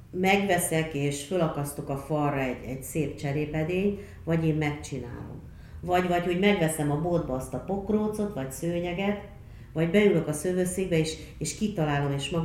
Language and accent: Hungarian; Romania; én székely vagyok, más nyelven nőttem föl.